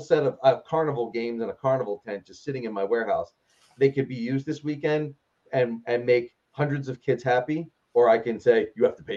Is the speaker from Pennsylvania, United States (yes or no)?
yes; Pittsburgh, Pennsylvania, United States; also born or lived in Philadelphia; growing up in Pittsburgh before we moved to Philadelphia